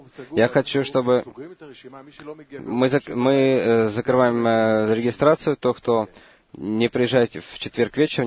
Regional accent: France; Russian is a second language; я из Франции.

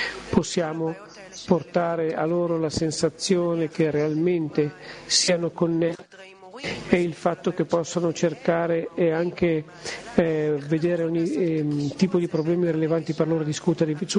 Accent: Tel Aviv, Tel Aviv District, Israel; Io vengo da Tel Aviv, lavoro in Tel Aviv.

